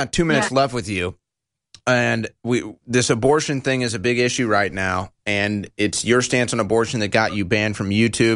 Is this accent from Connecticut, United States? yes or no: no; St. Louis, Missouri, United States; I came from St. Louis. In fact, I lived in a town for my last 5 years before moving here called Dogtown